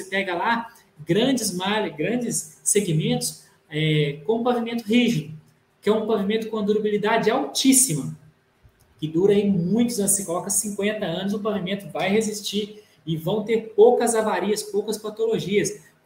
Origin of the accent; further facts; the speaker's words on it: Minas Gerais, Brazil; lá na minha cidade, lá no interior de Minas Gerais